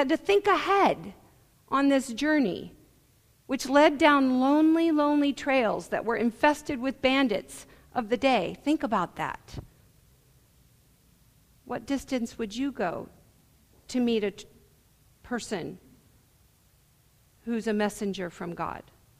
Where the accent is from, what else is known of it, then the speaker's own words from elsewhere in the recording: Berkeley, California, United States; because I was raised in Berkeley, California, and I spent a lot of time on Sproul Plaza and Telegraph Avenue.